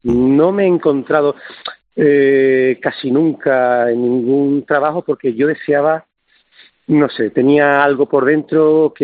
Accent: Sanlúcar de Barrameda, Andalusia, Spain; moved away as an adult; now in Andújar, Spain; Luego me fui de jefe de prensa al Ayuntamiento de Andújar, y ahí es cuando me di cuenta, porque claro, te pregunto todo el mundo, ¿de dónde eres? De Sanlúcar de Barrameda.

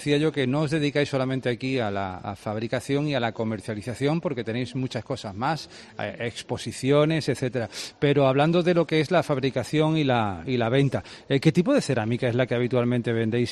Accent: Málaga, Andalusia, Spain; como un ciudadano más, como un malagueño

